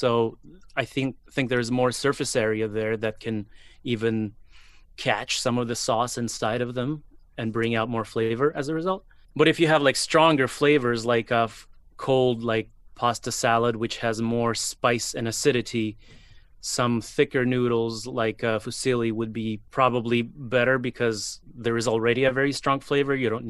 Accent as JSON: {"language": "English", "country": "Ukraine", "tie": "born or raised there", "said": "So I grew up, my childhood, I grew up in Ukraine, and in my kindergarten"}